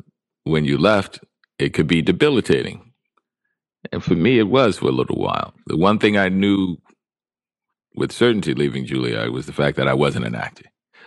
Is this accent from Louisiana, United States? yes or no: yes; New Orleans, Louisiana, United States; Because I was being from New Orleans.